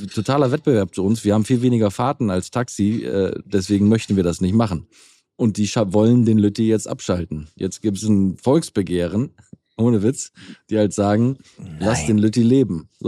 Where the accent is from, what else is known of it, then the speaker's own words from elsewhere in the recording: Wellingholzhausen, Lower Saxony, Germany; sehe das in Niedersachsen auf dem Land als Beispiel. Da gibt es auf dem Dorf in Wellingholzhausen, da wo ich herkomme